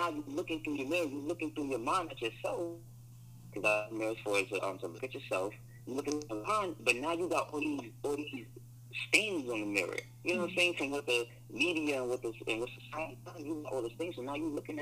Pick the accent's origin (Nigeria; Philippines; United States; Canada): United States; New York; Yeah. So, you know, like I said, I'm from New York and shit.